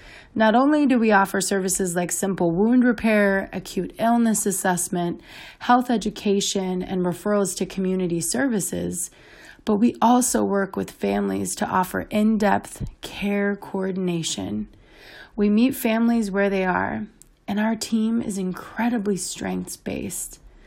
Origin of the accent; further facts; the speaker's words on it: Humboldt, California, United States; I was raised in Humboldt